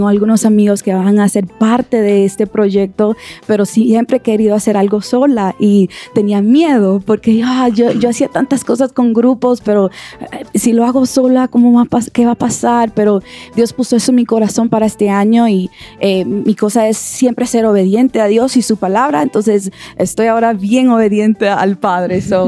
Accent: New York, United States; born there; yo soy dominicana porque mi mamá y mi papá nacieron en la República Dominicana, pero yo nací en New York. Entonces, soy gringa, pero no soy gringa a la misma vez.

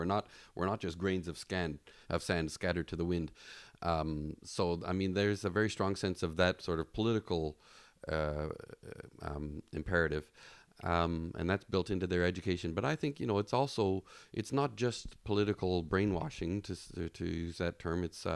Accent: Toronto, Ontario, Canada; Toronto, which is my hometown

